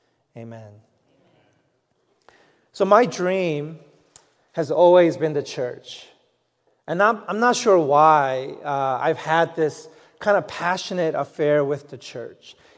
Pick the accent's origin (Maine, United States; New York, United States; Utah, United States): New York, United States; New York City; And I grew up in New York City, so I wasn't used to seeing stars in the sky.